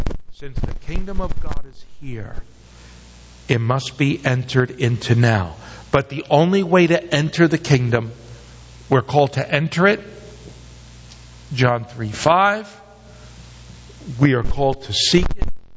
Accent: Bronx, New York, United States; I'm from the Bronx, and those that had a gun where I came from, they weren't hunting deer.

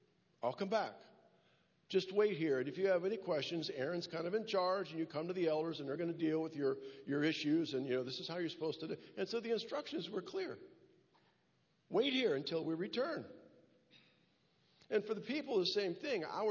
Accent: United States; Now, that concerns me as an American.

